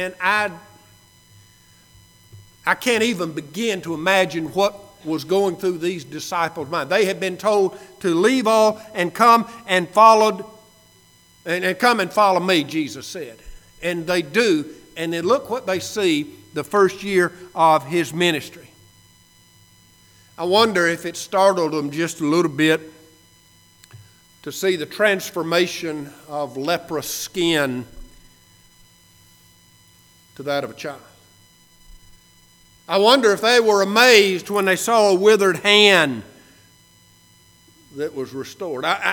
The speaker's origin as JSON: {"language": "English", "region": "Alabama", "country": "United States", "tie": "born or raised there", "said": "Told you before, growing up in Alabama, I read that and I thought he's talking about cotton."}